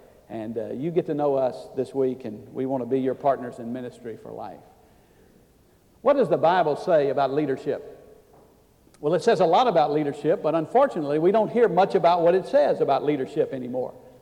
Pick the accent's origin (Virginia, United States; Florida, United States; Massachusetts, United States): Virginia, United States; but when I grew up in Virginia, about 2.5 hours from here